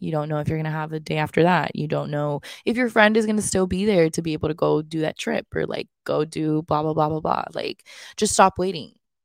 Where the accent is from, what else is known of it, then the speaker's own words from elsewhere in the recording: Monterrey, Nuevo León, Mexico; I'm originally from here, right? Like I was born here, raised for the first half of my childhood here, and then I was raised in Monterrey